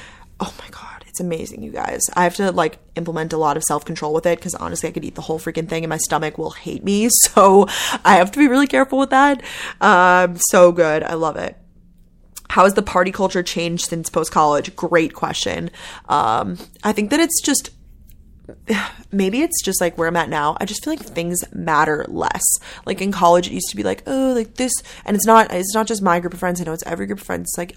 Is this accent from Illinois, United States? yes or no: no; Long Island, New York, United States; I'm from Long Island, New York. I went to the University of Georgia.